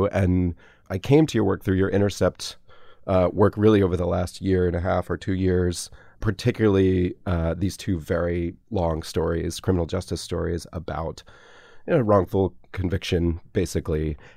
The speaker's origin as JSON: {"language": "English", "town": "Atlanta", "region": "Georgia", "country": "United States", "tie": "born or raised there", "also_born_or_lived": "Nashville", "said": "I grew up in Atlanta, and I at one point spent a lot of time in Nashville."}